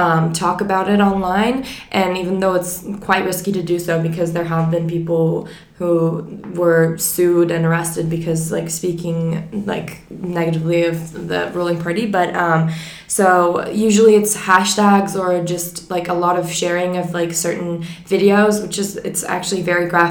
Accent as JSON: {"language": "English", "country": "Turkey", "said": "I'm 19, and I'm from Turkey."}